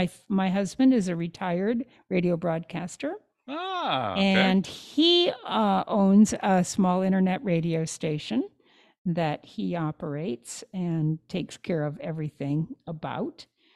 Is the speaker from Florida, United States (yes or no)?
no; Puyallup, Washington, United States; I graduated from school, high school in my hometown, which is a small town in Washington State, Puyallup, Washington. Most people can't pronounce it, but that's what it is.